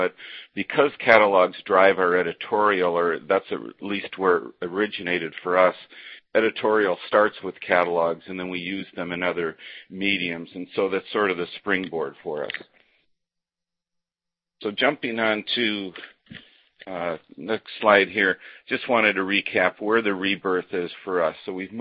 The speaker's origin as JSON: {"language": "English", "town": "Chicago", "region": "Illinois", "country": "United States", "said": "since I'm from the Chicago market, definitely enjoy having Scottie Pippen on an ad."}